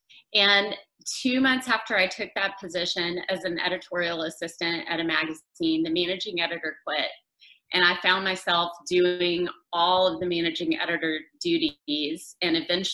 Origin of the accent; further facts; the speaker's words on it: Tennessee, United States; now in Houston, United States; I grew up in Tennessee. Now I'm living in Houston and have been for almost 8 years now.